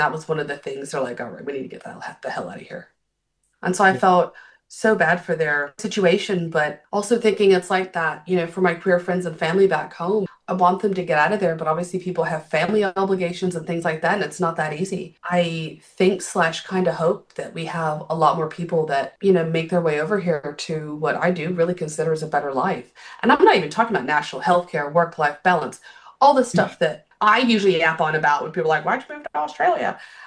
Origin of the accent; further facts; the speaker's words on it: Southern United States, United States; I'm from the American South, but I, at least at the time, was from a pretty progressive city in the South.